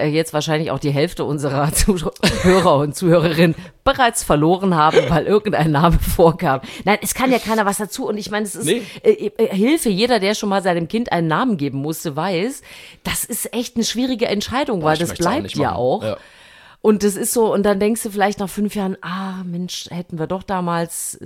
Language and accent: German; Thuringia, Germany; in meiner alten Heimat in Thüringen